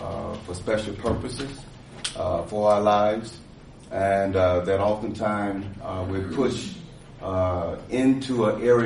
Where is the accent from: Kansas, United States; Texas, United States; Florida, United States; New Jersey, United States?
Texas, United States; I don't have a favorite team. I'm from Texas. Grew up as a Cowboy fan